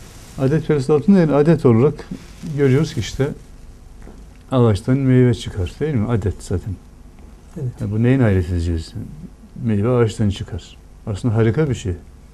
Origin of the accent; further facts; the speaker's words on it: Erzurum, Turkey; Biz Erzurumluyuz. Erzurum'da bir şeker fabrikamız var.